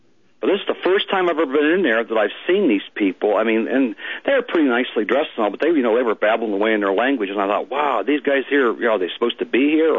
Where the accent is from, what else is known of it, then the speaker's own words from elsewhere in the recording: Ohio, United States; We're just under Cleveland and just above Columbus. We're right between the two of those.